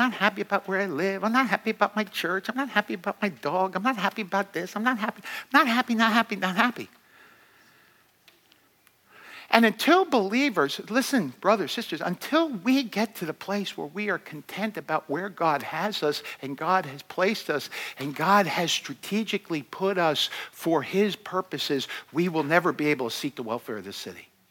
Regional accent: New York City, New York, United States; I took a calling back to my hometown of New York City.

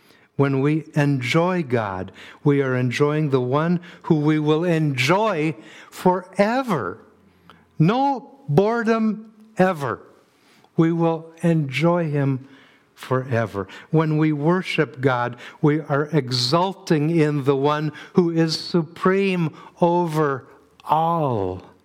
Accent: United States; I'm an American.

